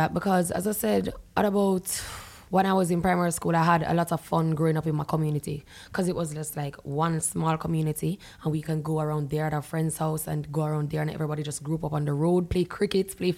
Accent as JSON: {"language": "English", "town": "Kingston", "region": "Surrey", "country": "Jamaica", "tie": "born or raised there", "said": "So I do remember the country life, but I grew up in Kingston."}